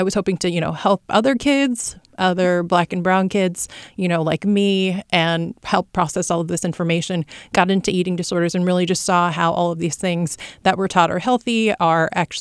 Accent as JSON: {"language": "English", "town": "Sacramento", "region": "California", "country": "United States", "tie": "born or raised there", "said": "I was born and raised in Sacramento. I was a Kaiser baby over on Morse Avenue."}